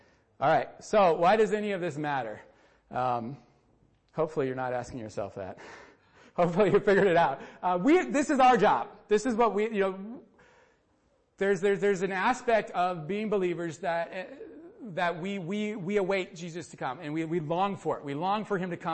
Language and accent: English; Wisconsin, United States; No, we're from Wisconsin. 45 is warm.